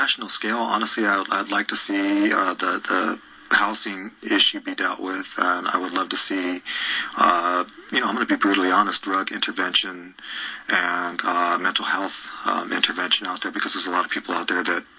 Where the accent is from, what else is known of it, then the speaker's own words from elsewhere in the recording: Fresno, California, United States; also born or lived in Santa Cruz; I was born in Fresno, California.